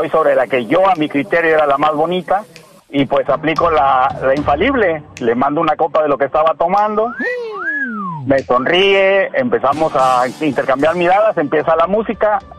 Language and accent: Spanish; Veracruz, Mexico; Veracruz.